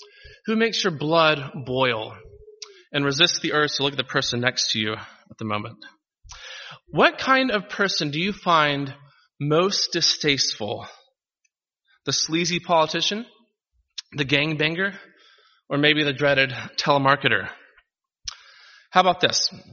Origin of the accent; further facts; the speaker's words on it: the South, United States; I'm a Southerner.